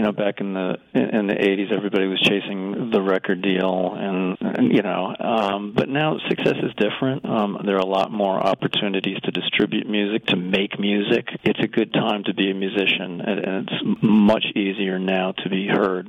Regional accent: Carmel, New York, United States; now in Putnam Valley, United States; Grew up listening to WHUD a lot, and I was raised in Carmel, yeah, and I live in Putnam Valley now.

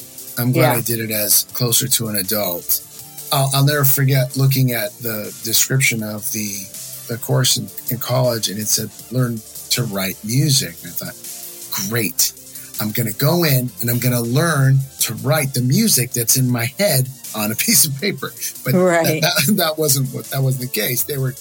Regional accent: Downey, California, United States; also born or lived in San Gabriel Valley / Orange County; Yes. Yes. I was born in Downey. Basically, I've been in the San Gabriel Valley and Orange County for my entire life here.

